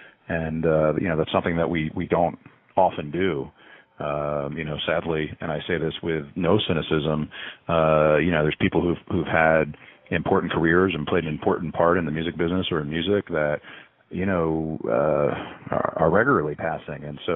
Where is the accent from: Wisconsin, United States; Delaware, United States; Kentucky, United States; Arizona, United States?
Delaware, United States; I was a little kid growing up in Delaware, and I'm 38 years old.